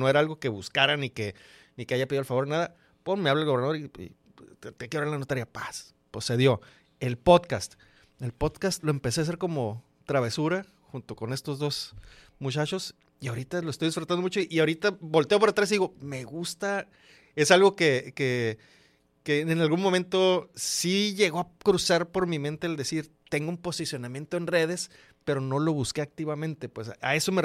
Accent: Culiacán, Sinaloa, Mexico; Los culichis no necesariamente usamos la V.

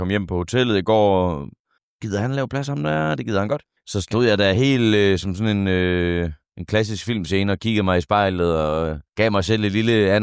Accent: Horsens, Central Denmark Region, Denmark; born there; Fredag var der premiere i min fødeby, Horsens

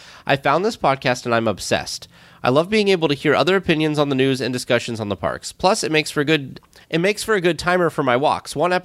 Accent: California, United States; As a child, I grew up in California, and my parents took my siblings and I to Disneyland a handful of times.

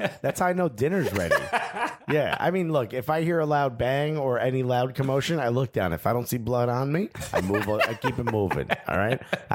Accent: Newark, New Jersey, United States; No, I grew up in Newark.

